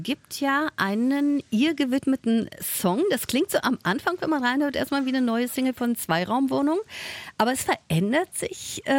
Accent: Berlin, Germany; Das freut mich als Berlinerin natürlich ganz besonders zu hören.

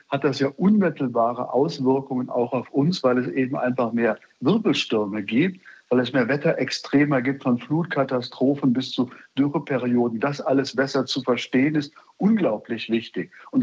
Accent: Bremen, Germany

